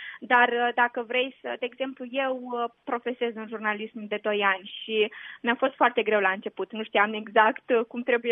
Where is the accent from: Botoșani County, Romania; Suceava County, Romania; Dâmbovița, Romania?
Botoșani County, Romania; Botoșani; Eram cu tatăl meu prin vie, sunt din Botoșani